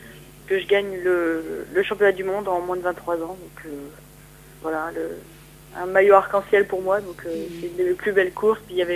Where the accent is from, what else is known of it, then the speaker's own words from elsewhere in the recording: Saint-Brieuc, Brittany, France; Donc, je suis originaire de Saint-Brieuc, exactement, en Bretagne.